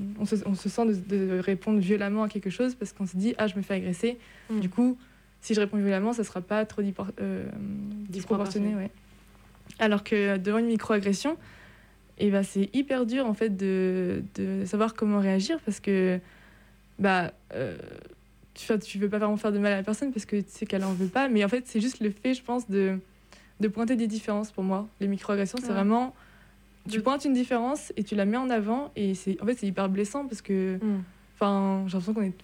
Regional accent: France; je suis métisse, je dis « je viens de France et tout. »

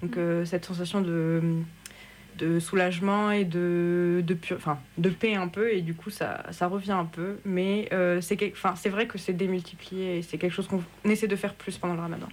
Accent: France; Je suis née en France, mais mes deux parents sont tunisiens.

